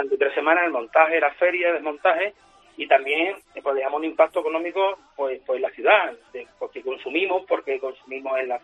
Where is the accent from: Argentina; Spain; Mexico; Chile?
Spain; Seville, Andalusia; yo soy de aquí de Sevilla, vivo en Sevilla, mi familia es de aquí, mis hijos ya se han criado aquí.